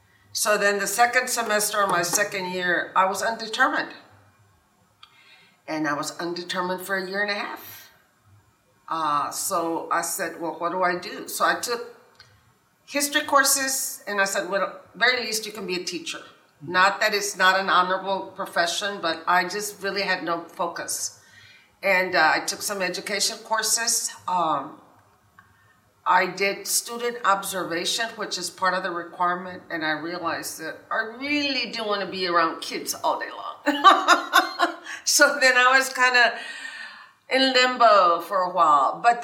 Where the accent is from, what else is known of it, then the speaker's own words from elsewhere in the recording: Texas, United States; now in Austin, United States; I'm from South Texas. I'm not an original Travis County, Austin-born resident, but I've been here over 20 years, so that makes me as Austin-y as a lot of people.